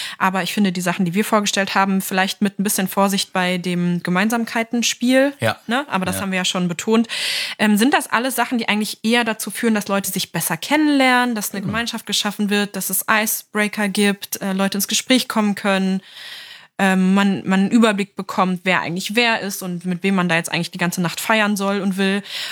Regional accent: Lower Saxony, Germany; Niedersachsen, wo ich herkomme.

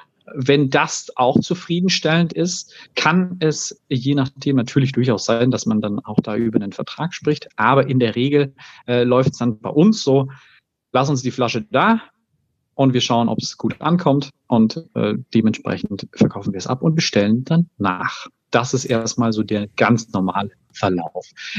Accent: Baden-Württemberg, Germany; ich bin ja Schwabe

